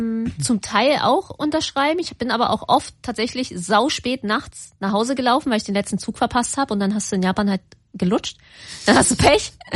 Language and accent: German; Berlin, Germany; Oder ich bin halt aus Berlin und bin so gewohnt, dass es mir gar nicht auffällt.